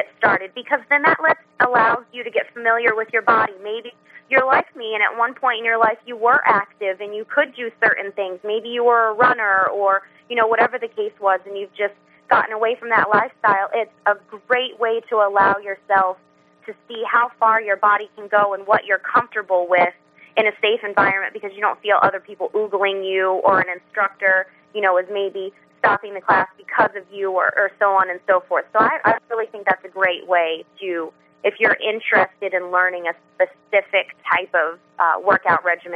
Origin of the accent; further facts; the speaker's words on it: Texas, United States; now in Rhode Island, United States; And I'm from Texas. I've only been in Rhode Island for 7 years.